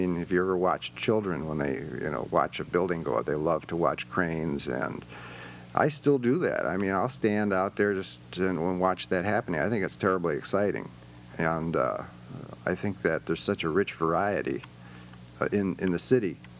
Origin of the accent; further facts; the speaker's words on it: Brooklyn, New York, United States; also born or lived in Chicago; I was born in Brooklyn, and my father was a Lutheran minister. We eventually moved west and wound up in Chicago.